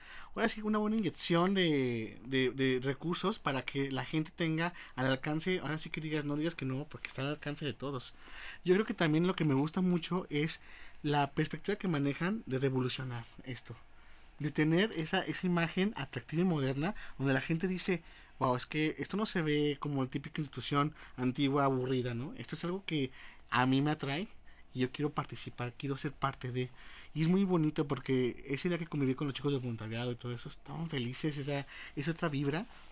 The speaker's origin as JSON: {"language": "Spanish", "town": "León", "region": "Guanajuato", "country": "Mexico", "tie": "born or raised there", "said": "Yo soy muy así de casa, de aquí de Guanajuato. Me encanta Guanajuato, yo soy de Guanajuato capital, pero he crecido aquí en León, desde que vine estoy aquí a La Salle. Entonces fue mi casa León"}